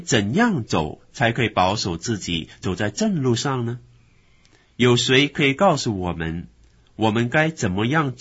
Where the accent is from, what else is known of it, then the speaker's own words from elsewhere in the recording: China; 我们中国人的俗语有说，祸从口出，这句话说得很有道理。